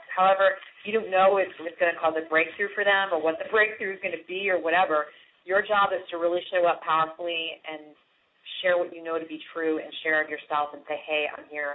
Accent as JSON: {"language": "English", "region": "Maine", "country": "United States", "tie": "born or raised there", "also_born_or_lived": "New York", "said": "Oh, my gosh. I grew up in Maine."}